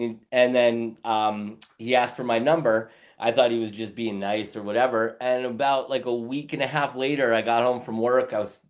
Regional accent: Portsmouth, New Hampshire, United States; also born or lived in Melrose, Massachusetts; Yes, I was born in Melrose, Massachusetts. I lived there for a couple years, but then Portsmouth, New Hampshire from probably the age of about 6 on up until last year.

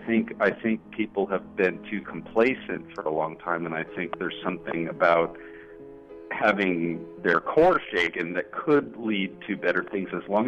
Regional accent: California, United States; also born or lived in New Mexico; now in Ames, United States; I'm from Southern California.

